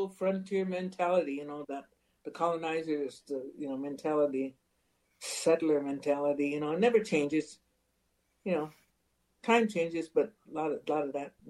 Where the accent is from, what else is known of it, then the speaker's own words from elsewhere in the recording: United States; you know, as Indian people nationwide, you know, it's just politics of this country, the United States.